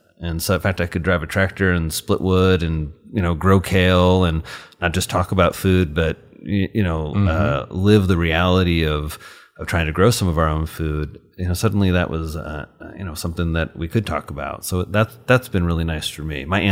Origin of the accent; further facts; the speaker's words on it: Indiana, United States; I mean, I grew up, my parents, when I was 6, moved to really, really rural Indiana. So I grew up in Crawford County, which is just...